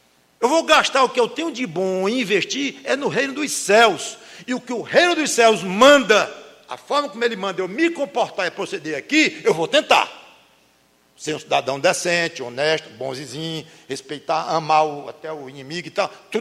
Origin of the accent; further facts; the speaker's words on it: Brazil; Ah, eu sou brasileiro também. Que coisa. Poderia ter sido francês, inglês, americano, japonês.